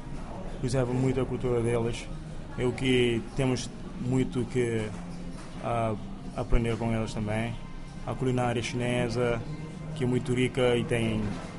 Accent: Cape Verde

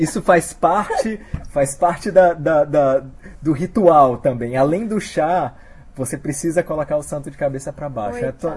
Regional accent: Brasília, Federal District, Brazil; moved away as an adult; now in Fortaleza, Brazil; eu nasci em Brasília, morei lá até os 18 anos. E depois meus pais resolveram voltar para Fortaleza. E aí eu voltei para Fortaleza também. E hoje eu moro em Fortaleza.

